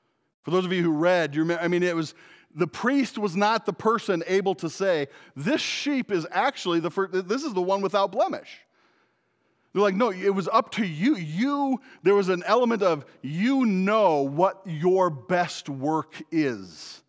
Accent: Spokane, Washington, United States; we came from Spokane, Washington, and so I just found him a really awesome sweatshirt

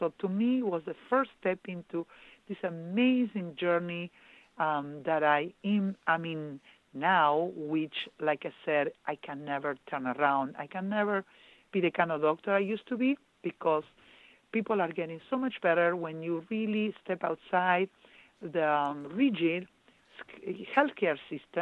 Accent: Argentina; accent: Argentine; English is a second language; now in United States; as some of you might sense my accent, I am originally from Argentina, and I came to United States.

